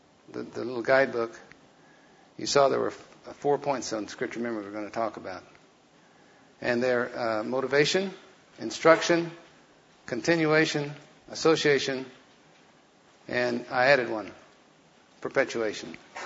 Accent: Chickasha, Oklahoma, United States; That's the way we whistle in Chickasha. I grew up in Chickasha. I learned how to whistle like that over there.

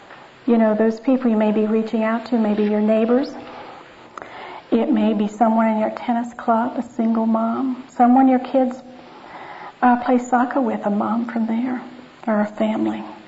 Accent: West Virginia, United States; As most of you know, I grew up in West Virginia, so our front porch faced a mountain.

